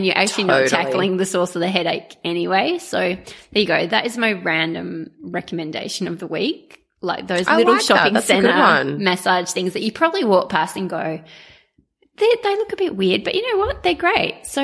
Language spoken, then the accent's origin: English; Trinidad & Tobago; born there; I was born in Trinidad and Tobago in the West Indies